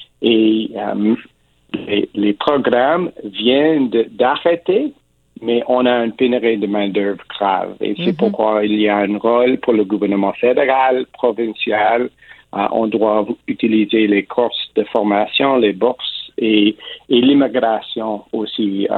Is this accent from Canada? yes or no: yes; Ontario, Canada; first language English; French is a second language; also born or lived in Quebec; Je suis un anglophone d'Ontario. Je suis né au Québec, mais je suis un anglo.